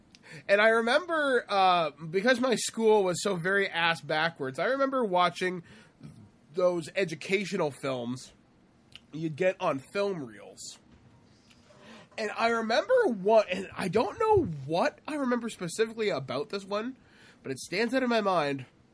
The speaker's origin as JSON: {"language": "English", "town": "Shallow Lake", "region": "Ontario", "country": "Canada", "tie": "born or raised there", "said": "my hometown where I grew up had this little tiny video store next to one of the best biker shops in the world, if you can believe that. It was located in my little town of Shallow Lake"}